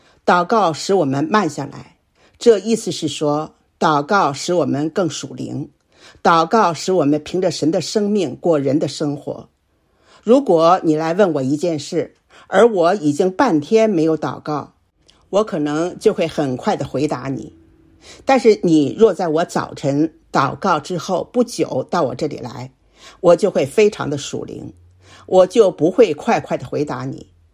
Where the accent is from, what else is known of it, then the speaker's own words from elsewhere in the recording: China; 我身为中国人，中文是我的母语。当我开始学英语的时候，我发现要熟悉英语的发音对我非常的难